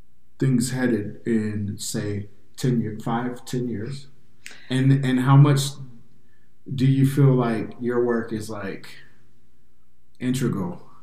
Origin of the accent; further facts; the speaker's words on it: Midwest, United States; because when I grew up in the Midwest, they were so prevalent.